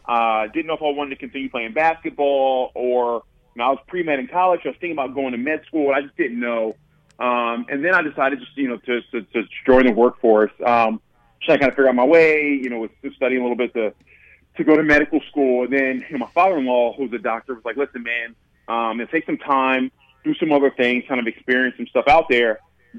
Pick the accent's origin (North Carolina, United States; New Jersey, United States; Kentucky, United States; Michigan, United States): New Jersey, United States; I grew up in South Jersey, and it was, you know, at that time, you know, Philly and South Jersey is really big time in football now, but at that time it was all basketball.